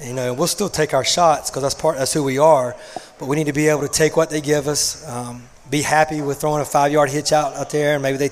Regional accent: Greensboro, North Carolina, United States; I grew up in Greensboro. I went to Southern Guilford High School. So other than the 4 years I was away from college, I've always been in Guilford County.

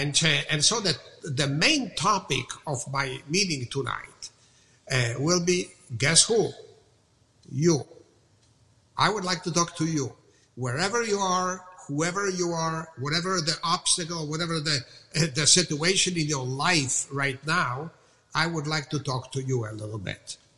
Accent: Poland; English is a second language; now in United States; We immigrated from Poland. Poland at that time was under communism. There was no freedom in Poland, but very quickly we found out that even in America, which is such a wonderful place, there is no actually freedom without financial freedom.

